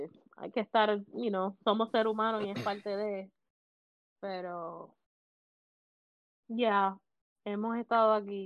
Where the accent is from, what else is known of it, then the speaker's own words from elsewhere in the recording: Puerto Rico; de verdad que me la busqué como buen puertorriqueña